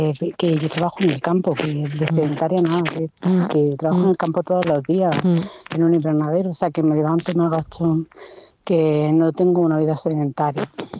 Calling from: Almería, Andalusia, Spain; de Almería. Mire usted, pues yo tengo 45 años

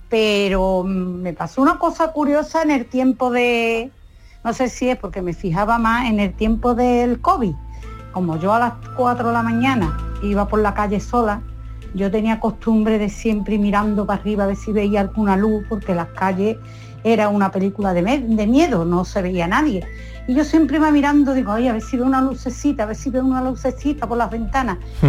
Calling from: Seville, Andalusia, Spain; de Sevilla.

